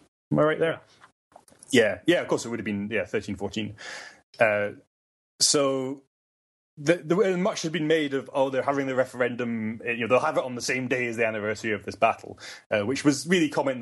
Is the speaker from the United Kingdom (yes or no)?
yes; Stirling, Scotland, United Kingdom; That was in my hometown, Stirling